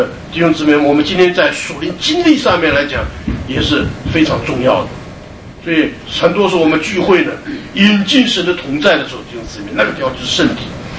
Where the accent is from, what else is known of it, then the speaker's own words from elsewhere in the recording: China; 但我们中国人呢，这个对这个脱鞋是更是比较能领会啊。